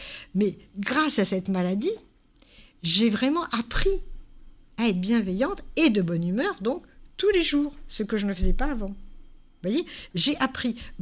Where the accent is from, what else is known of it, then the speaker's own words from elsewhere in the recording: France; Nous, on est français. On comprend le français.